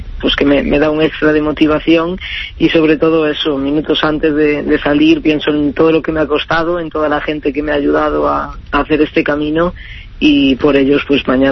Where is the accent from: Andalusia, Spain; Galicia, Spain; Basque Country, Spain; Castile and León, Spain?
Galicia, Spain; la verdad es que no soy muy supersticiosa, y eso que soy gallega